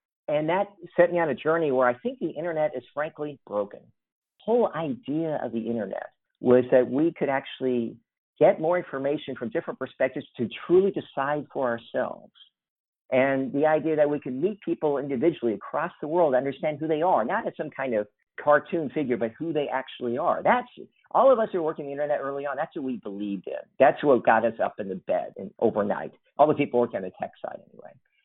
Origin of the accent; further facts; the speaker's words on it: Kentucky, United States; Well, my whole family was Republican, but back then in Kentucky, people didn't have anything against Republicans, but it's a very blue state.